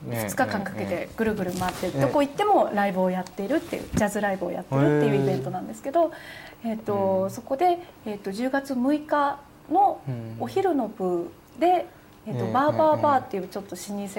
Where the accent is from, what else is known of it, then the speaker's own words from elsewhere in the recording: Yokohama, Kanagawa, Japan; 私横浜市出身なんですけども、